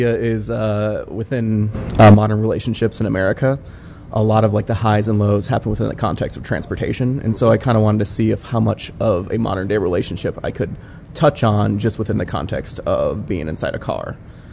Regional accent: Los Angeles, California, United States; I'm from Los Angeles, California.

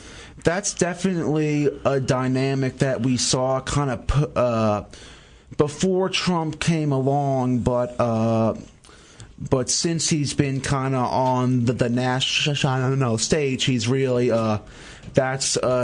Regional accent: Louisiana, United States; well, I'm originally from Louisiana.

